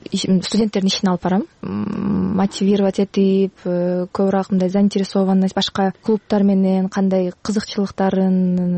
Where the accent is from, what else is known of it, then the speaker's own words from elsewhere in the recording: Osh, Osh Region, Kyrgyzstan; Мен өзү Оштон болом.